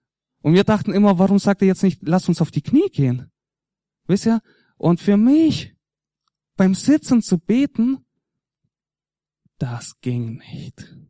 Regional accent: Germany; born there; Ich bin ja Russlanddeutscher, zwar in Deutschland geboren.

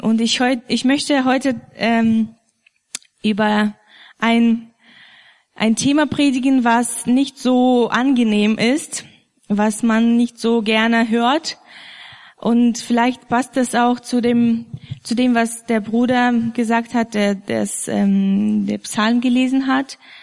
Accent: Far East, Russia; German is a second language; now in Germany; ursprünglich komme ich aus Russland. David hat schon erwähnt, aus der östlichsten Grenze, also östlichste Gebiet von Russland. Das liegt in der Nähe von Japan.

